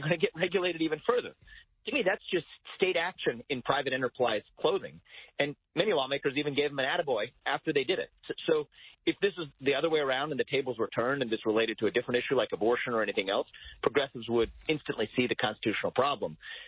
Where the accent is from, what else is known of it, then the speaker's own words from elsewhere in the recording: Cincinnati, Ohio, United States; take my hometown in Cincinnati, the Cincinnati Inquirer